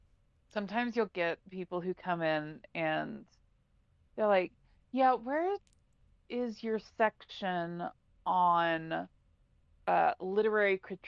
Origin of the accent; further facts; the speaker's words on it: Texas, United States; He was from New York, and I was like, yeah, I'm from the Metroplex.